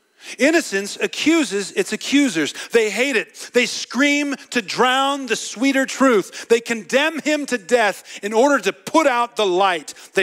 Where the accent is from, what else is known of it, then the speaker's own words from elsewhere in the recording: New Jersey, United States; accent: Jersey; My friends from Jersey corrected my Jersey accent last week, as Jersey people are good to do.